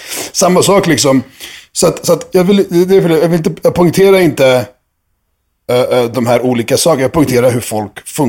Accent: Serbia; Jag är serb. Jag gillar Serbien.

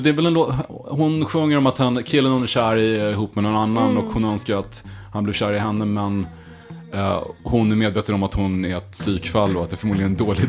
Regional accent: Linköping, Östergötland, Sweden; Jag är uppväxt i Linköping, så...

